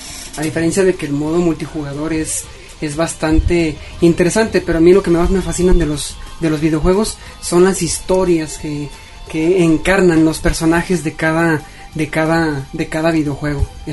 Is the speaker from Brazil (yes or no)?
no; Mexico; Y me identifico como